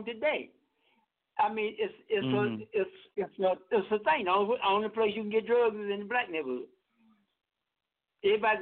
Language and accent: English; East Coast, United States; No, I'm from the East Coast